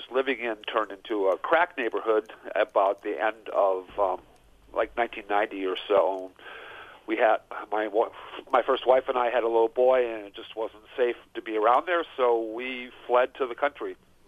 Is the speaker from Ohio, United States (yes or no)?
no; Wisconsin Rapids, Wisconsin, United States; I was born in Rapids, in the armpit of Wisconsin. I grew up smelling craft mills my whole life